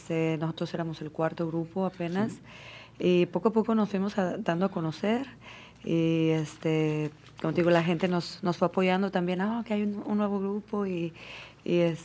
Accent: Guadalajara, Jalisco, Mexico; also born or lived in Houston / Chicago; now in Arkansas, United States; Yo soy de Guadalajara. Conocí a Eduardo en la ciudad de Houston. Después nos fuimos a vivir a Chicago.

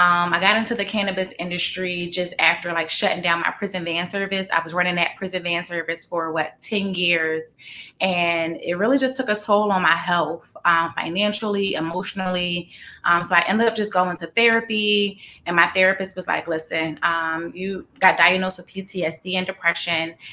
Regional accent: Philadelphia, Pennsylvania, United States; I'm from Philly.

